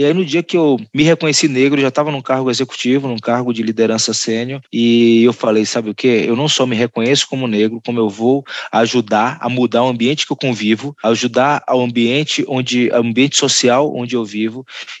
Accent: Salvador, Bahia, Brazil; eu sou soteropolitano, baiano, nascido numa comunidade, no bairro do Jardim Cruzeiro.

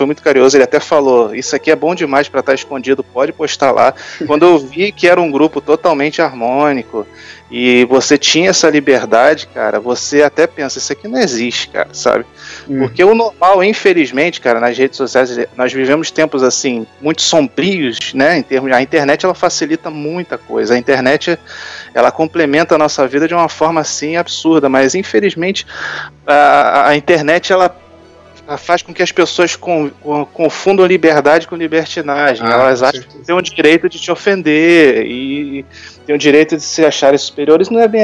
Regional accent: Rio de Janeiro, Brazil; eu sou do Rio de Janeiro.

